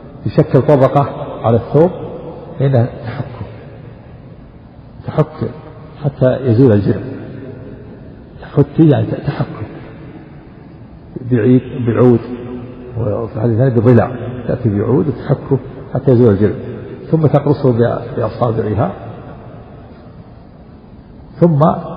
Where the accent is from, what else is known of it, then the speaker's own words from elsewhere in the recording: Najd, Saudi Arabia; وفي القبر يكون رأسه شمالا كما عندنا في نجد يكون مستقبل القبلة